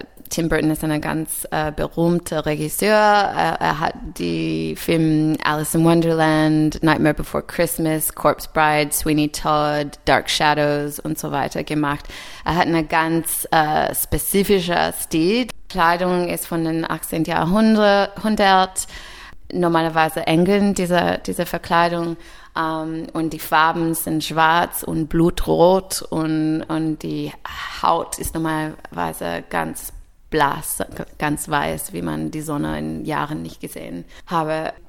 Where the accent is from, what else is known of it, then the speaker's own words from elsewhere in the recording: Germany; dadurch bin ich zum großen Teil in Deutschland aufgewachsen. Meine Mutter kommt aus Australien